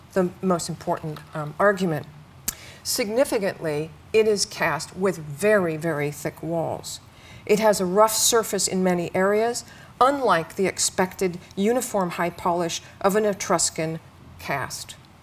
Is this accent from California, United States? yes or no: yes; California, United States; And I have to say, I grew up in California. Until I was 16, there was one sarcophagus in Southern California, and this is it.